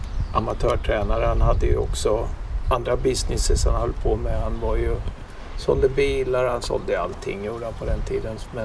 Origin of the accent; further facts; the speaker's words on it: Norrköping, Östergötland, Sweden; also born or lived in Lilla Ljunga; Jag är född i Norrköping och... Jag växte upp där och jag började faktiskt första klass i Norrköping och andra terminen så flyttade vi ut till en liten by som utanför Mantorp som hette Lilla Ljunga